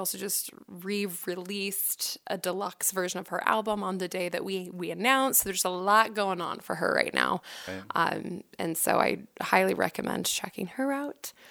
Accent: Oregon, United States; So for example, I'm originally from Oregon

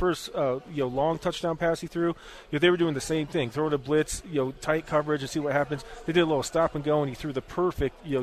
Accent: Buffalo, New York, United States; Well, I grew up in Buffalo. I was born there.

